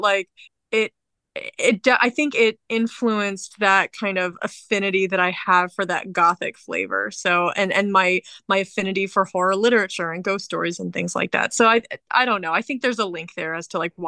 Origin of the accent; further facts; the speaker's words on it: Orlando, Florida, United States; My favorite ride at Disney growing up, I grew up in Orlando.